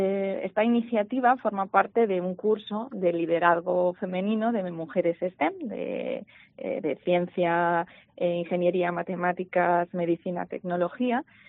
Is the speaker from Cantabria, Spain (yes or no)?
yes; Barcena de Pie de Concha, Cantabria, Spain; also born or lived in Santander; Nací en Santander, como bien has dicho, mis abuelos eran de Bárcena de Piedecuesta, he pasado allí pues una infancia preciosa. Y volvemos siempre que podemos. Mi madre también es cántabra, es también de Bárcena.